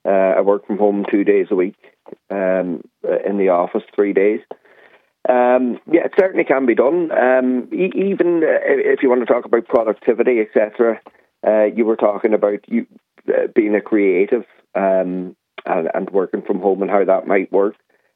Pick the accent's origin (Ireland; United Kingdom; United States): Ireland; County Donegal; like I'm from God's country, like yourself, Donegal. And, you know, if I could move home, I would in a heartbeat, you know.